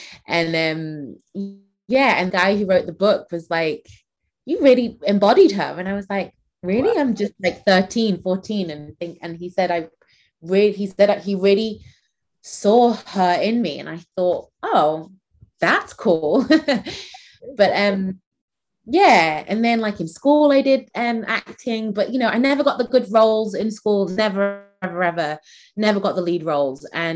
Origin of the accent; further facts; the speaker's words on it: Manchester, North West England, United Kingdom; I grew up in Manchester.